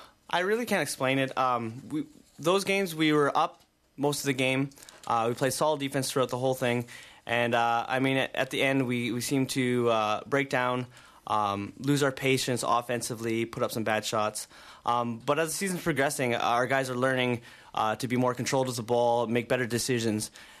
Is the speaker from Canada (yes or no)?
yes; Prince George, British Columbia, Canada; It's like I'm from Prince George